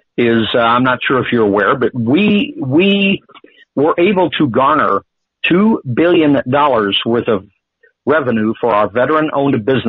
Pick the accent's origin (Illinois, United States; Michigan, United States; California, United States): Michigan, United States; well, right now, as you know, we're all from Michigan. We all understand the circumstances.